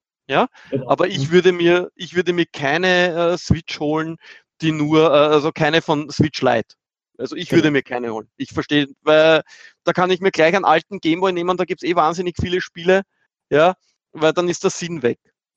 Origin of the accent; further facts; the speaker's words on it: Austria; Bei uns in Österreich